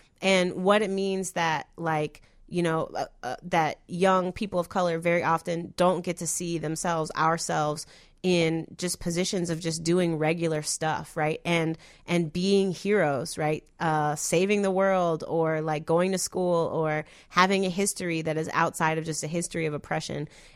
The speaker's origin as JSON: {"language": "English", "country": "United States", "tie": "born there", "said": "I was born in the United States, right? I didn't ask to be born in this country."}